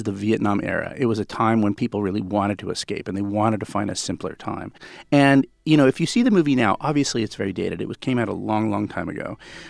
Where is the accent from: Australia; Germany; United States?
United States; Long Beach, California; Well, you know, I grew up in Long Beach, which is actually where Bruce Brown grew up.